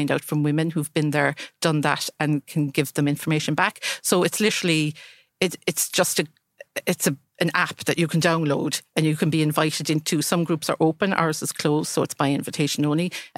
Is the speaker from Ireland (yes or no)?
yes; Cork, Munster, Ireland; moved away as an adult; now in London, United Kingdom; My background, I'm from Cork.